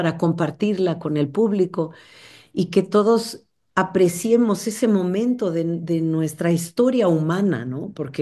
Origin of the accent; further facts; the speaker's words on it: Oaxaca, Mexico; En mi tierra, en Oaxaca, me sentía muy discriminada por ser parte indígena, me decían la hija de la India, y también pues porque mi padre era yanqui.